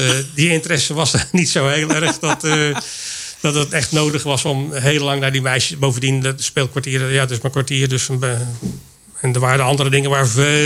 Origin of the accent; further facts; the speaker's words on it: Teteringen, North Brabant, Netherlands; En daar heb ik, wat zal het zijn, 28 jaar doorgebracht. Dus ik ben opgegroeid in Teteringen.